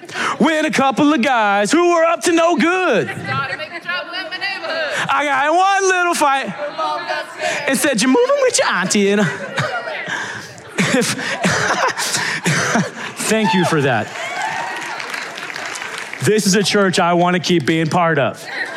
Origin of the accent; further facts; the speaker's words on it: Dallas, Texas, United States; also born or lived in Sweetwater; Like, I was raised in Dallas, but I'm from a little town called Sweetwater, Texas.